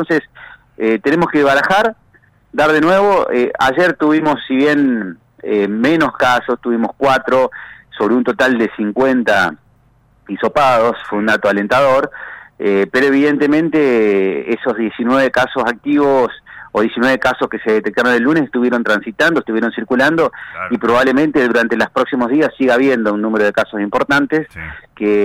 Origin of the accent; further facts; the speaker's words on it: Freire, Araucanía, Chile; la vida de la localidad de Freire, hablo por mi pueblo, es totalmente normal.